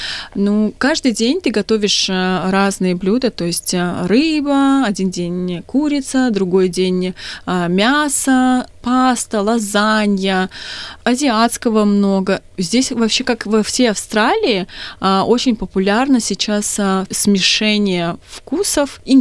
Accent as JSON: {"language": "Russian", "country": "Uzbekistan", "tie": "born or raised there", "also_born_or_lived": "Kazakhstan / Abu Dhabi", "moved": "as an adult", "said": "Родилась я в Узбекистане, а потом жила в Казахстане 10 лет. То есть я такая лягушка-путешественница. До 22 я никуда не уезжала с Узбекистана"}